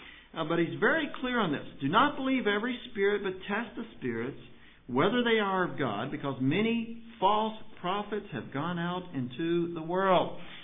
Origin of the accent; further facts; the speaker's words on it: Louisville, Kentucky, United States; Now, Louisville's my hometown.